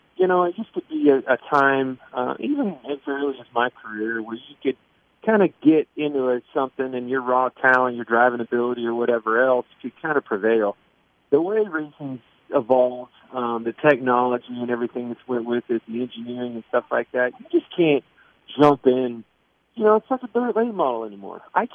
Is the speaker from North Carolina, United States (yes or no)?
no; Kansas, United States; I mean, how I grew up around here in Kansas in the Midwest